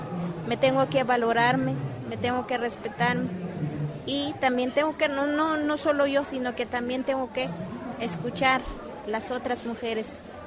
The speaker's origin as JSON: {"language": "Spanish", "country": "Guatemala", "said": "Sí, soy de Guatemala."}